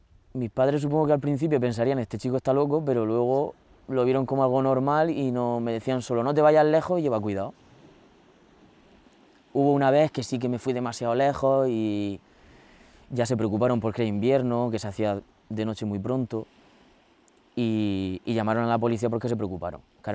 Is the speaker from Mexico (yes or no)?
no; Region of Murcia, Spain; tengo 31 años, soy español de Murcia